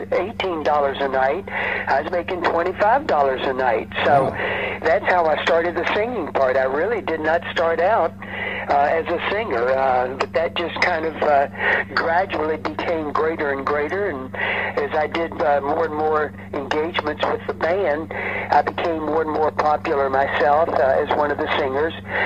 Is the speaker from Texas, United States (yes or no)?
no; Baton Rouge, Louisiana, United States; also born or lived in Cut Off / Alabama; Well, I grew up in Baton Rouge, but I actually was born down in Cutoff, Louisiana. That's where my Creole mom was from.